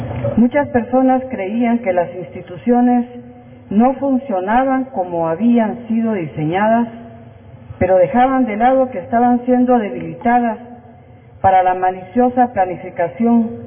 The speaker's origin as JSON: {"language": "Spanish", "country": "Guatemala", "said": "somos los guatemaltecos los únicos responsables de llevar a cabo esta titánica tarea"}